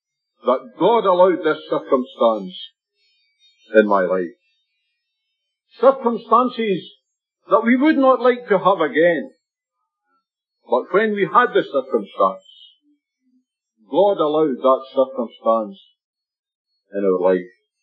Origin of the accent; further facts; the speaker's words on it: Scotland, United Kingdom; Now, I don't think I'm too much different from you, although I'm a Scotsman.